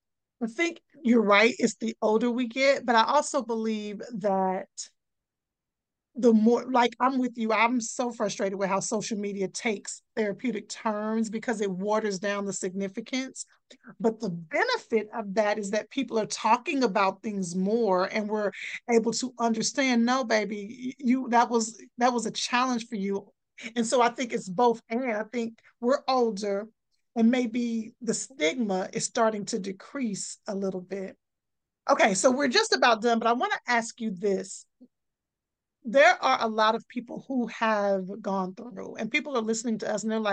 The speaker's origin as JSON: {"language": "English", "region": "Texas", "country": "United States", "said": "I'm from Texas. We say aunties."}